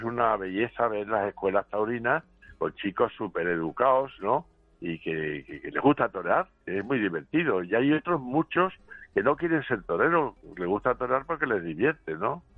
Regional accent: Andalusia, Spain; also born or lived in Madrid; como los andaluces tenemos muchos nombres … porque nací en Madrid

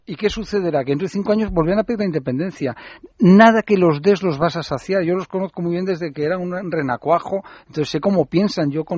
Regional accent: Catalonia, Spain; Y lo dice un catalán, que quede claro, es decir, que yo no soy madrileño

